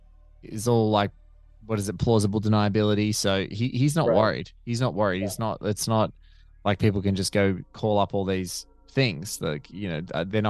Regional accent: Chicago, Illinois, United States; But speaking as a Chicagoan, you guys are, you know, so big in your community of improv.

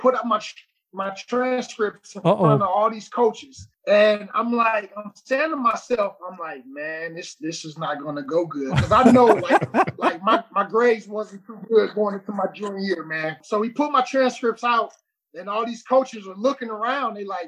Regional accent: Oakland, California, United States; like you said, man, I grew up in Oakland, California. You know, a lot of drugs, a lot of gangs, a lot of violence.

